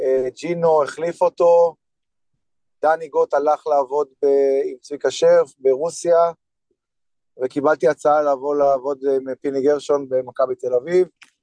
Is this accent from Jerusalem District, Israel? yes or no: yes; Beit Zayit, Jerusalem District, Israel; אז אני גדלתי במושב בית זית, ובגיל מאוד צעיר התחלתי לשחק כדורסל